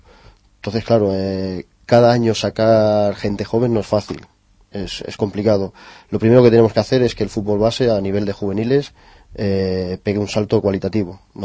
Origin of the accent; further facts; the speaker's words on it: Madrid, Community of Madrid, Spain; Bueno, soy madrileño, ¿vale?